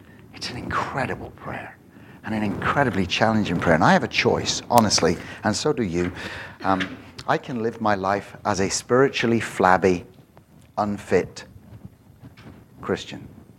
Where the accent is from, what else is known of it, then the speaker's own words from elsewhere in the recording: United Kingdom; Because as a British person, I read that, duh.